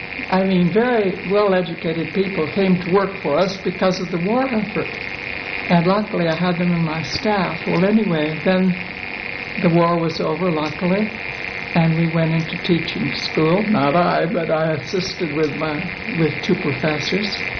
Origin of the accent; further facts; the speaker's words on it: Alhambra, California, United States; I was born in Alhambra, California, which is very close to Los Angeles and also Pasadena, and one of two. I have an older sister, 2 years older, and lived most of my life in Alhambra.